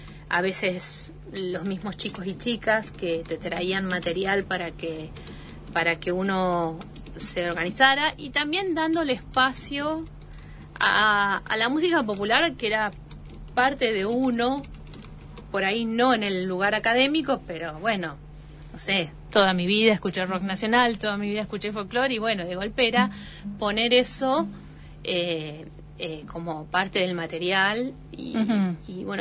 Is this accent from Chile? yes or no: no; Trelew, Chubut, Argentina; born there; now in Neuquén, Argentina; yo soy patagónica, digamos, llegué en el 94 a Neuquén, pero nací en Trelew, provincia de Chubut, y toda mi familia es chubutense.